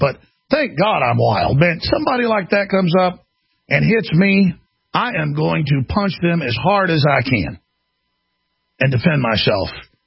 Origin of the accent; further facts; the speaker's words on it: Dallas, Texas, United States; now in Austin, United States; where I grew up in Dallas, Texas.